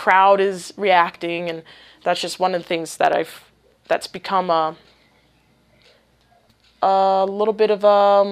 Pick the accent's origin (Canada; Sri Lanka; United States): Canada; For those who are watching, just know that I'm Canadian